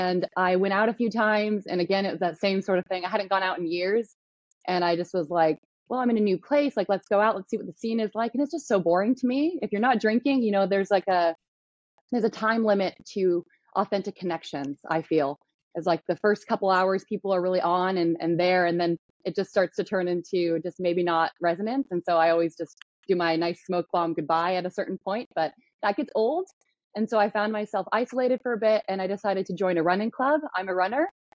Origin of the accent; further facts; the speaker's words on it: Seattle, Washington, United States; I'm from Seattle originally, didn't see myself living there anymore.